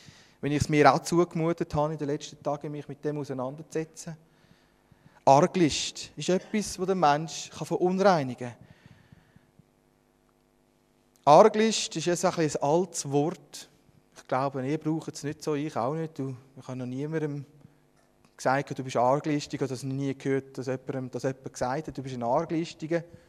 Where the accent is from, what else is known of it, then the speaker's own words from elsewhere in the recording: Switzerland; als Schweizer, wo man selber etwas besitzen oder verwalten darf